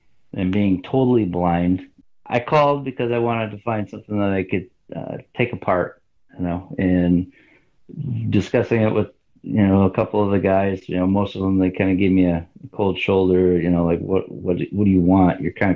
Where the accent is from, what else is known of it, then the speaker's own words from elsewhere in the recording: United States; Well, first of all, I'm an American down to my bones.